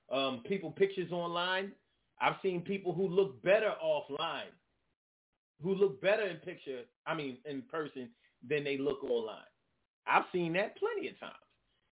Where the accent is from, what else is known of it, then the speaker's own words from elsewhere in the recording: Philadelphia, Pennsylvania, United States; I grew up around Gerard and Carlisle. And if any of y'all from Philly know about Gerard and Carlisle, you know about the Carlisle Hotel.